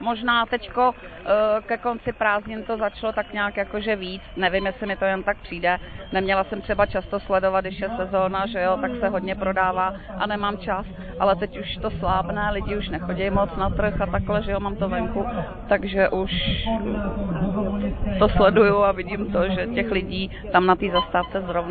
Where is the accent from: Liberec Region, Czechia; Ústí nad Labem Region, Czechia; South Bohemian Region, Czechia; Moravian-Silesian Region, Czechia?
Liberec Region, Czechia; Liberec; Z Liberce.